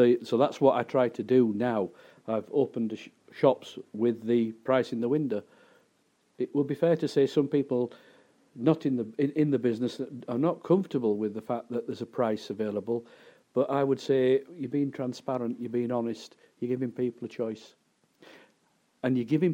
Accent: Keighley, Yorkshire and the Humber, United Kingdom; born or raised there

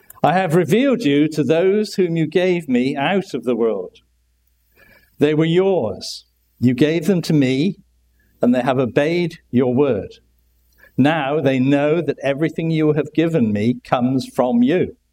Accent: Bristol, South West England, United Kingdom; accent: Bristolian; And probably with my Bristolian accent, it sounds a bit different from the way they say it up here.

